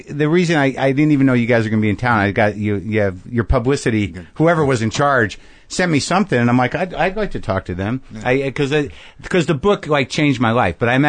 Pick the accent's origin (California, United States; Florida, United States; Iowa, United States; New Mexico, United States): New Mexico, United States; Albuquerque; My parents settled there. They're from Jersey originally, and I, somehow ended up, growing up in Albuquerque.